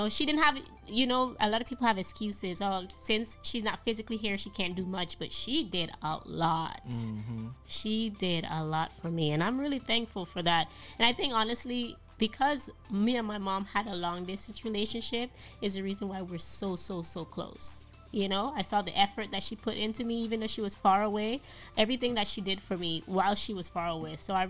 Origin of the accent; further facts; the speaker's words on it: U.S. Virgin Islands; I was born in the Virgin Islands. So my mom stayed in Texas, and I stayed in the Virgin Islands